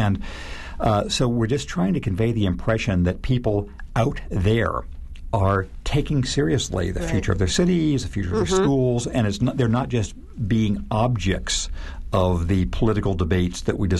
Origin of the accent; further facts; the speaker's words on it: California, United States; I grew up in California, as I mentioned.